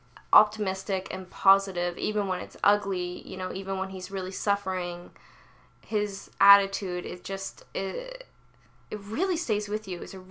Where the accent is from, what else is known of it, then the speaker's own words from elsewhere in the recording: Canada; as a Canadian, I am legally obligated to point out